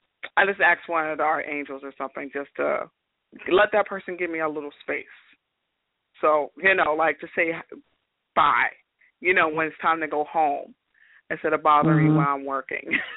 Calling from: New York, United States; I'm calling from New York.

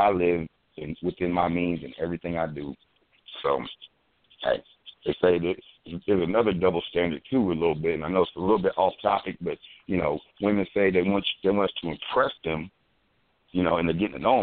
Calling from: Columbus, Ohio, United States; I'm calling from Columbus, Ohio.

